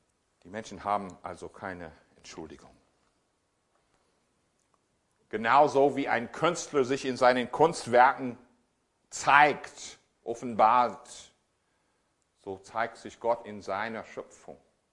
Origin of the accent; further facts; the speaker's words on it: Wyoming, United States; Ja, ich bin auch in Wyoming aufgewachsen, das mitten in den Bergen.